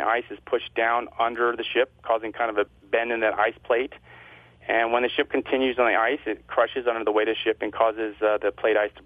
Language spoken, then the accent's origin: English; Rochester, New York, United States; Believe it or not, I grew up in Rochester, New York, and I went to school in Buffalo, University of Buffalo.